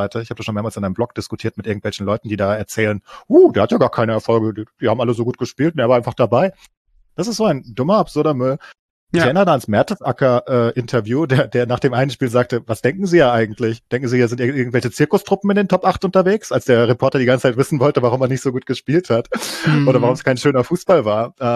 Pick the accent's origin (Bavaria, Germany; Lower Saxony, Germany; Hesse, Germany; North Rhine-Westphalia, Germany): Hesse, Germany; Frankfurt; aufgrund meiner Vereinsprägung als Frankfurter